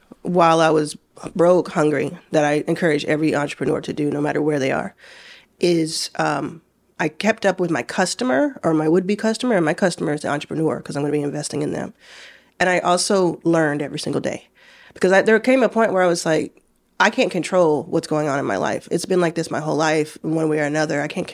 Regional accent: Dallas, Texas, United States; also born or lived in Jackson, Mississippi / Pearland, Texas; now in Los Angeles, United States; Originally from Dallas, Texas. Born in Jackson, Mississippi, but raised in Dallas, Texas. Consider that my home. I live in LA.

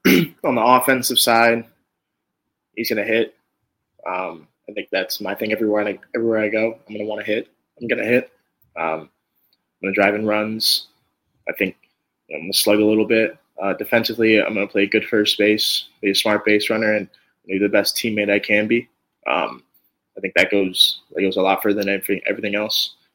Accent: Brooklyn, New York, United States; I got to root for my city, right? I'm from Brooklyn. It's my borough.

